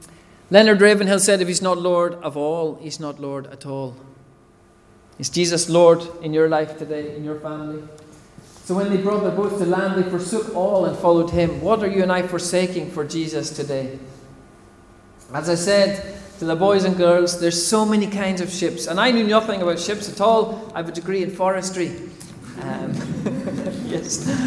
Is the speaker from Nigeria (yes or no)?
no; Ireland; I'm an Irish man with a Korean wife.